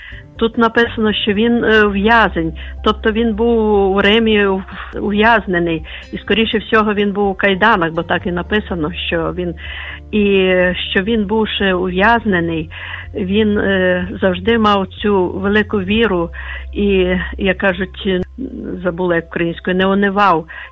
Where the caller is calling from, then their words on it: Lviv, Lviv Oblast, Ukraine; Я зі Львова дзвоню.